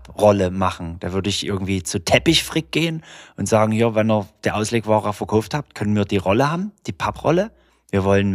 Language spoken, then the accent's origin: German; Riesa, Saxony, Germany; Ich bin ja in einer großen Stadt groß geworden. Ich kann da nicht mitreden. Ne? Ich bin ja jetzt nicht vom Dorf wie du. Ich bin ja aus Riesa.